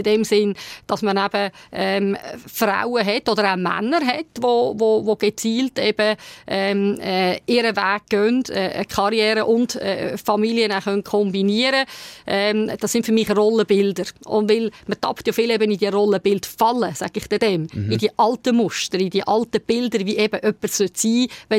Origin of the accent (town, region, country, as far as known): Switzerland